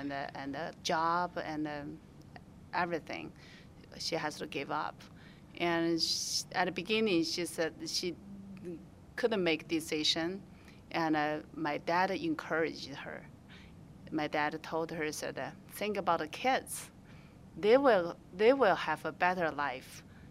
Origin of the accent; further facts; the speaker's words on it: China; moved away; China. I grew up in China.